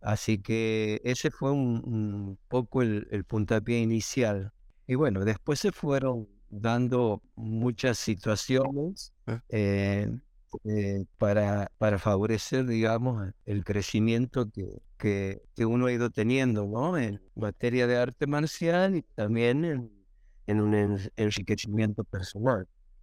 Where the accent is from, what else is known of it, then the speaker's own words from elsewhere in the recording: Santiago del Estero, Argentina; yo soy oriundo de Santiago del Estero, una provincia del norte de Argentina